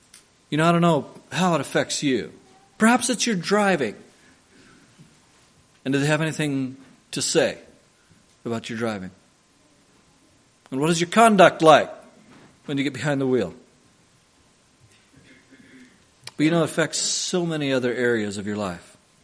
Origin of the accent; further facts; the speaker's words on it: Oregon, United States; now in Umatilla County, United States; And I come from the Willamette Valley. And it rains there a lot.